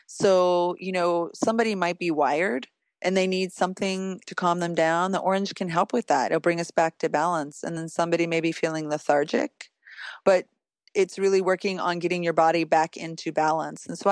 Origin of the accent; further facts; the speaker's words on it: Finland; You know, I come from a European country, Northern Europe. I'm from Finland.